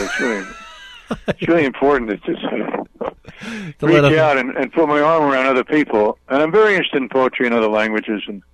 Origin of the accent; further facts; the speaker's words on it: New York, United States; I'm a New Yorker, so I really can appreciate being out here, you know.